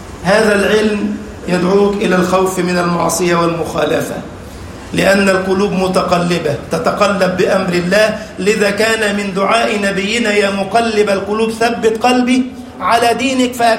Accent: Egypt; اللهم احفظ بلدنا مصر يا رب العالمين

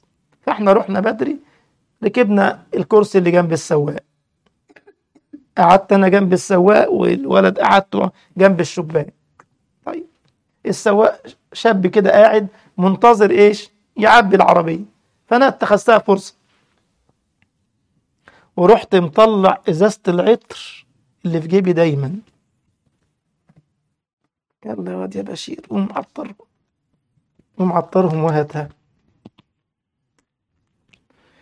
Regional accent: Giza Governorate, Egypt; كان عندي محاضرة في محافظة اسمها طنطا الغربية وأنا من الجيزة

